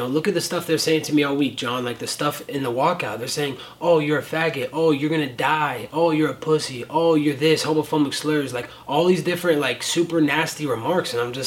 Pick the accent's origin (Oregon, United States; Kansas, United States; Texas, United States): Oregon, United States; You know, I'm from Oregon, so they should go back to Oregon.